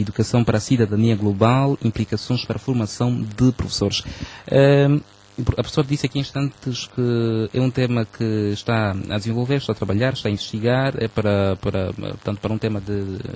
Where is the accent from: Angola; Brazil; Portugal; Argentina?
Angola; O que é que nós, como angolanos, ou as pessoas que estão à frente das coisas, o que é que é necessário fazer